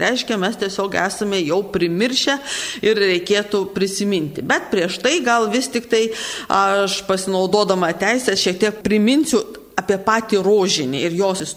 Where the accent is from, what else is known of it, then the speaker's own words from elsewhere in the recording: Telšiai County, Lithuania; Nors mes kalbam iš Telšių ir man tai trupučiuką šitą temą prisipažinsiu yra tokia sudėtinga, nes mes Žemaičiai